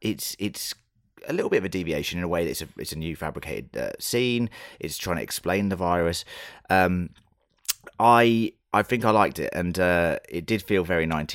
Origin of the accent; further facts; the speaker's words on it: United Kingdom; now in Australia; Obviously, being British